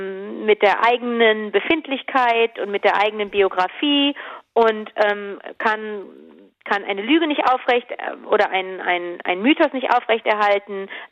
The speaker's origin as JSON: {"language": "German", "town": "Cologne", "region": "North Rhine-Westphalia", "country": "Germany", "said": "Und ich bin ja Kölnerin, ich bin ja hier."}